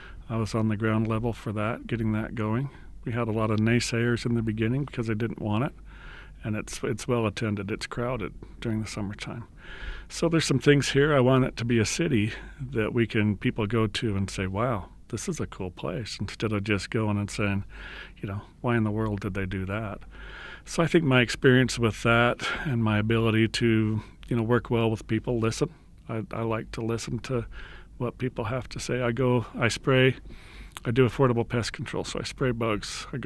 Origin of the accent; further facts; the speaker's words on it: Rupert, Idaho, United States; I grew up in Rupert, which is over in southern Idaho.